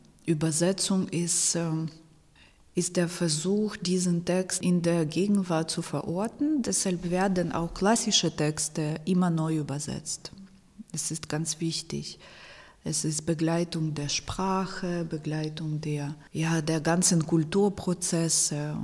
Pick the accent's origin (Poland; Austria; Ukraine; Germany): Ukraine; Poltava, Poltava Oblast; Denn Poltava ist meine Heimatstadt und ich habe es nie gelesen.